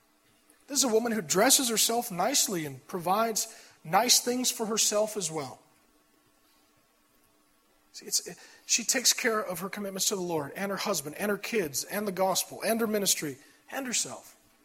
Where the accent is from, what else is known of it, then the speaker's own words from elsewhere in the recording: SeaTac, Washington, United States; I grew up in SeaTac behind the Deja Vu. If you've been there, repent to God. And in my neighborhood, looking back, I was the only kid that I knew that had a father.